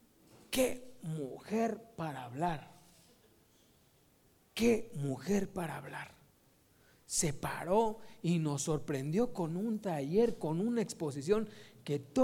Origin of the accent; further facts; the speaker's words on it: Mexico; Pero ustedes tienen el concepto de los mexicanos que los mexicanos somos bien orgullosos